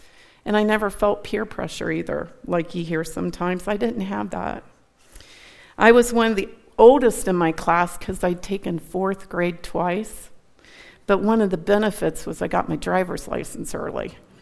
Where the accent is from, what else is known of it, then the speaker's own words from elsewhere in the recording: Milford Center, Ohio, United States; I grew up right outside of Milford Center, Ohio, not far from here, on a small 11-acre farm.